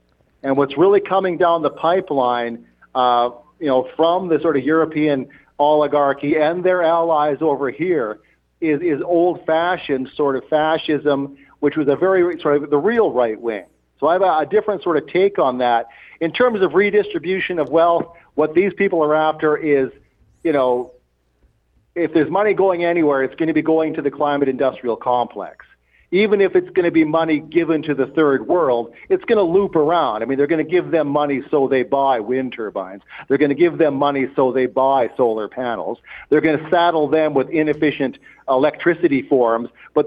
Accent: Canada; I'm a Canadian.

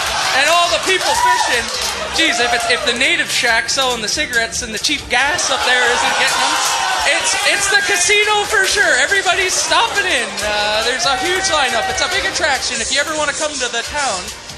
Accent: Green Bank, Ontario, Canada; Green Bank, Ontario.

